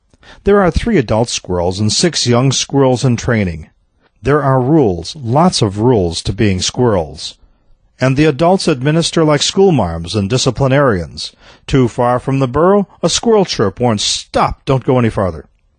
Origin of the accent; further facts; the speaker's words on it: Midwest, United States; I grew up in the Midwest where squirrels were residents.